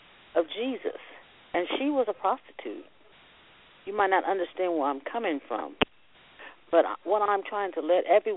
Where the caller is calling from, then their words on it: Kansas City, United States; I'm calling from Kansas City.